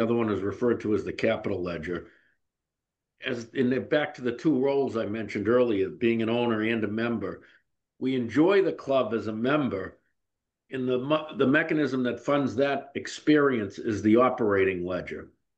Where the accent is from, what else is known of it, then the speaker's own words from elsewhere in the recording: Boston, Massachusetts, United States; I'm from Boston. I'm a pretty direct guy.